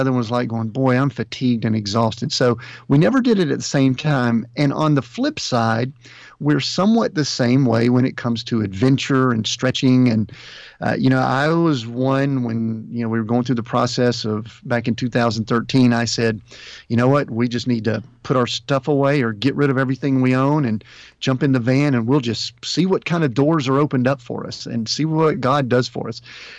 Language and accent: English; Atlanta, Georgia, United States; But we grew up in Georgia. We're both from the Atlanta metro area.